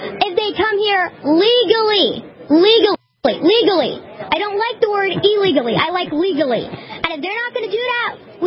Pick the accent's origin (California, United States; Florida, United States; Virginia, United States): Virginia, United States; Northern Virginia.